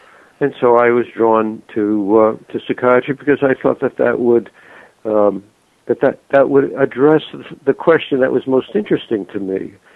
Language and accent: English; Woodbury, New York, United States; also born or lived in Brooklyn / Valley Stream; I grew up the first 8 years in Brooklyn and then Valley Stream for a few years, and then still on Long Island in Woodbury, where I attended Syosset High School, graduating in 1960.